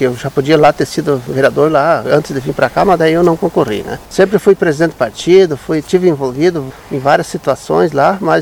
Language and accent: Portuguese; Machadinho, Brazil; Eu sou natural de Machadinho.